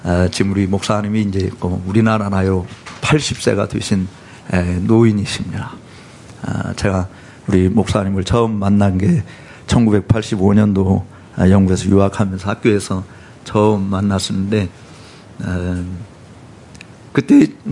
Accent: South Korea; 저 한국에서 왔다.

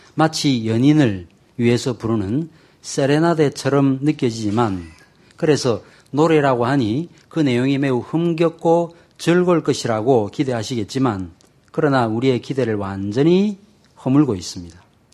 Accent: Masan, South Gyeongsang, South Korea; also born or lived in Busan / Seoul; 저는 어릴 때 아버님을 따라서 부산에서 살다가 서울에 살다가 다시 마산으로 내려가서 마산 외곽 지역에서 집을 아버님이 지으셔서 거기에 몇 년 동안 산 적이 있습니다.

